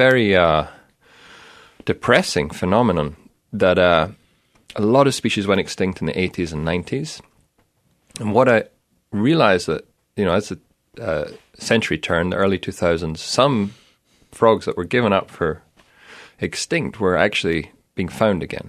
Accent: Scotland, United Kingdom; I grew up in Scotland. I did my undergraduate degree in Aberdeen, and I'd never left Europe

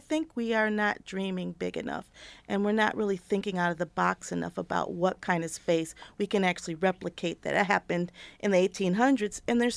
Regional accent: Detroit, Michigan, United States; I'm from Detroit. And there are two places in particular that I can think of, Hart Plaza. And Detroit has all kinds of problems. I don't think I'm saying differently, but growing up there, there was Belle Isle and Hart Plaza.

